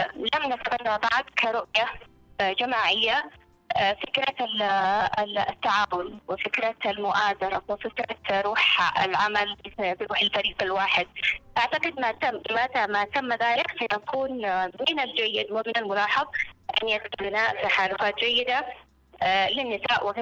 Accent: Yemen; نواجهه إحنا كيمنيين

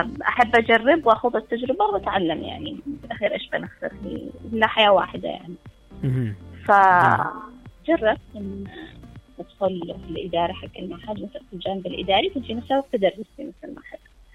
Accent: Sanaa, Amanat Al Asimah, Yemen; now in Aden, Yemen; أول ما جيت عدن هي كانت فترة شوية صعبة في البداية, خاصة أنا جيت من صنعاء وهنا كانت شوية حساسية.

